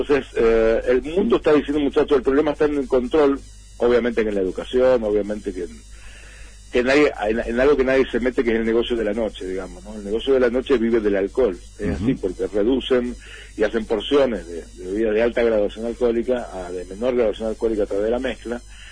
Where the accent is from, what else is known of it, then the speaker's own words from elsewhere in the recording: Mendoza, Argentina; nosotros sabemos, como somos mendocinos